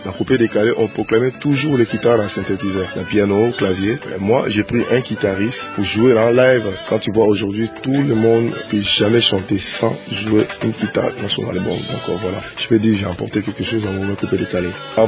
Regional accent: Côte d’Ivoire; il y a des musiques traditionnelles ici chez nous en Côte d'Ivoire

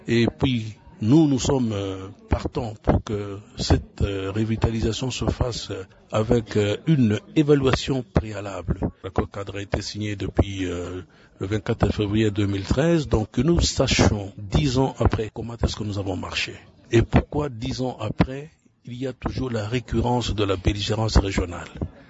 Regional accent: Goma, North Kivu, DR Congo; dont la cellule opérationnelle est basée à Goma, chez nous, dans le Nord Kivu.

